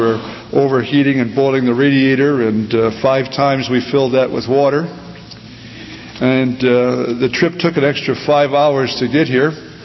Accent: Detroit, Michigan, United States; I grew up in Detroit, had the privilege of growing up in a large Sunday school, coming to general conventions with groups of 150 youngsters

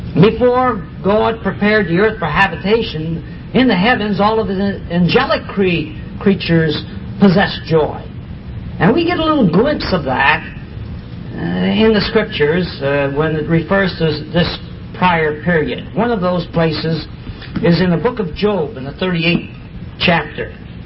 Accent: Chicago, Illinois, United States; My wife comes from Detroit, but I come from Chicago.

